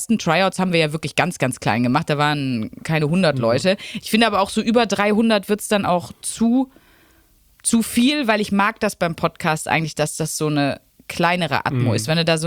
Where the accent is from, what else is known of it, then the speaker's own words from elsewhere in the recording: North Rhine-Westphalia, Germany; wir sind beide aus dem Ruhrgebiet. Unsere Omas kommen beide aus Altenessen, aus der Parallelstraße.